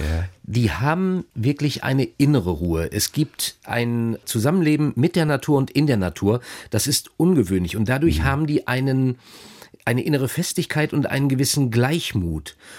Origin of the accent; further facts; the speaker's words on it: North Rhine-Westphalia, Germany; über die ich als Ostwestfale dann natürlich auch wieder ein bisschen lächeln muss